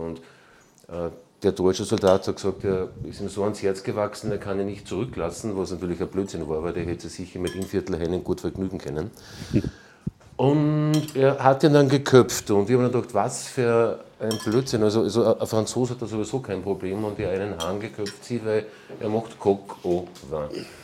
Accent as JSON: {"language": "German", "town": "Braunau am Inn", "region": "Upper Austria", "country": "Austria", "tie": "born or raised there", "said": "weil es ist in Braunau am Inn, die meine Heimatstadt, die immer irgendwie für komische Geschichten gut ist"}